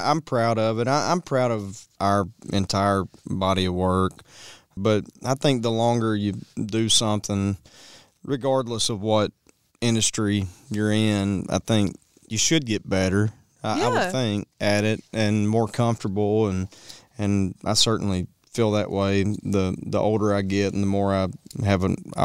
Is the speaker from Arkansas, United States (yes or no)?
yes; Arkansas, United States; also born or lived in Nashville, United States; You know, moving home was probably an unpopular thing. When I moved from Nashville back to Arkansas, you know